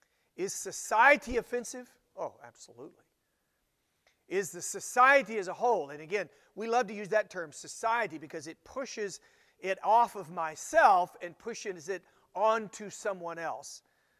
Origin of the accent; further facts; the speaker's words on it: United States; born there; Now, guys, I am an American. I was born in America.